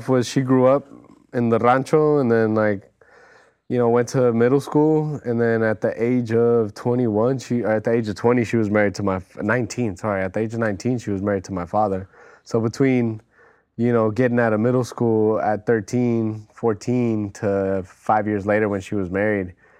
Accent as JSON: {"language": "English", "town": "San Francisco", "region": "California", "country": "United States", "tie": "born or raised there", "said": "But, you know, growing up in Noe Valley, there at home, it wasn't prevalent, but there was art stores nearby."}